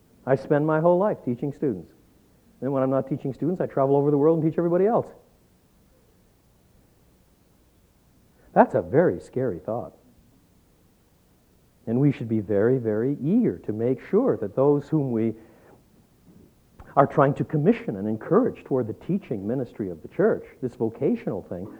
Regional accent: French Canada, Canada; I was brought up in French Canada. The word we have for preacher there is prédicateur.

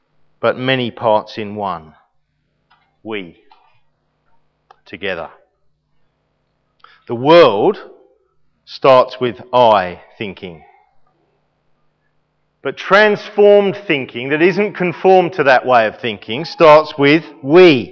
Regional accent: England, United Kingdom; Okay. I'm English. You know, whatever background.

